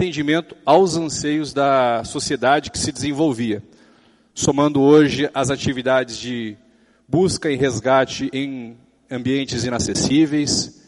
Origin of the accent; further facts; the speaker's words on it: Arapongas, Paraná, Brazil; sou primeiro-tenente do Corpo de Bombeiros da Polícia Militar do Paraná, sou natural de Arapongas, aqui no Paraná, tenho 27 anos